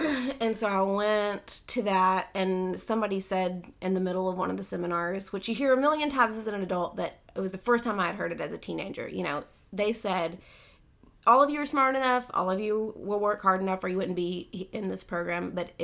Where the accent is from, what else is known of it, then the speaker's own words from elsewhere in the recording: Birmingham, Alabama, United States; Yeah, I'm from Birmingham, Alabama.